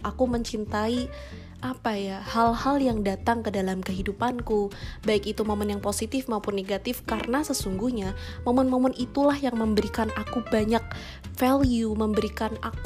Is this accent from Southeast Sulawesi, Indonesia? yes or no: no; Semarang, Central Java, Indonesia; Aku Wong Semarang